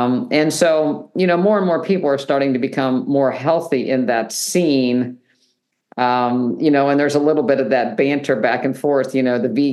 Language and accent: English; West Virginia, United States; It's like, you know, I was raised in West Virginia and there was plenty of animal fat and that didn't go well.